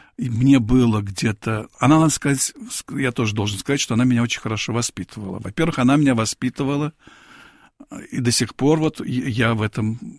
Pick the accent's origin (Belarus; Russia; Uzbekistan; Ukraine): Uzbekistan; Tashkent; Я жил в Ташкенте, я родился в Ташкенте, вот.